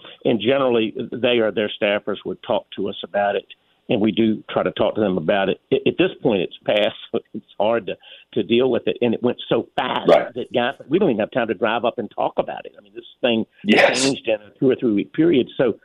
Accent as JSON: {"language": "English", "country": "United States", "said": "As an American, I just have a concern when we get these 755-page bills"}